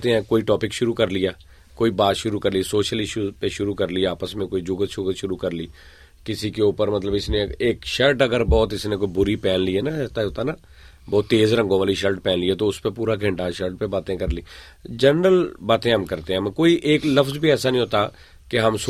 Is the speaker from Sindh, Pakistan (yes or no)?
no; Faisalabad, Punjab, Pakistan; ہمارا کلچر پنجابی ہے، ہمارا شہر ملک مطلب ہمارا صوبہ پنجاب ہے، شہر فیصل آباد پنجاب ہے،